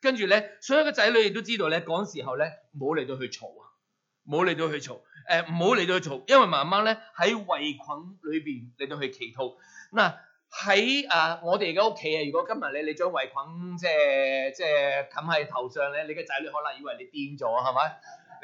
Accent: Hong Kong; 即系我哋香港人咧讲说话咧就系乜嘢？

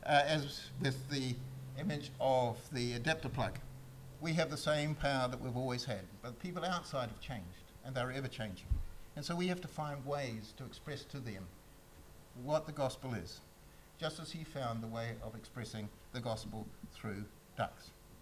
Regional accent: Christchurch, Canterbury, New Zealand; I remember growing up near Christchurch, going out to see aunts and uncles out in Hararata and places like

